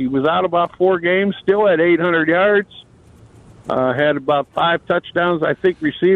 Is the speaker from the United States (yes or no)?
yes; Pittsburgh, Pennsylvania, United States; now in Indiana, United States; I'm from Pittsburgh. I've been living in Indiana for about 40 years now, but I'm still a Steelers fan.